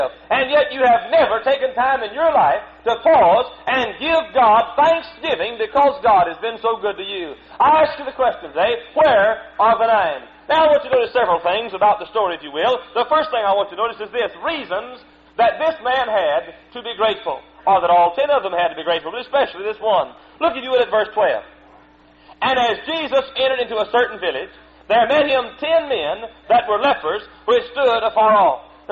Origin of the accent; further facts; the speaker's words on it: Texas, United States; born there; I was born in Texas. I was born in a poor home, didn't have anything, still don't have anything, never have had a whole lot.